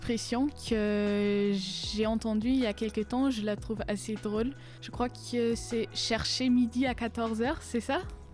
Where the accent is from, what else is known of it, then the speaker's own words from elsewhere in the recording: Germany; French is a second language; j'ai 17 ans et je suis allemande. J'y habite dans un village près d'Hambourg, tout au nord de l'Allemagne.